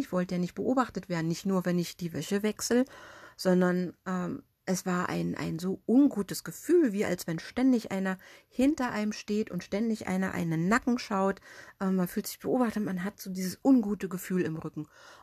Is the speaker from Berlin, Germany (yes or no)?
yes; Berlin, Germany; und ich bin in der Hauptstadt Berlin groß geworden